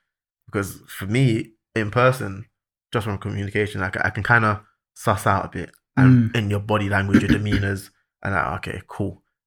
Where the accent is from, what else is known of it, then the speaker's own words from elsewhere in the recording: London, United Kingdom; I'm from South London